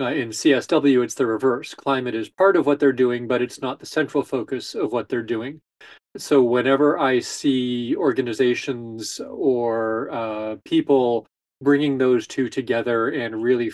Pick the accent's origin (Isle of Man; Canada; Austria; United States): Canada; I come from Canada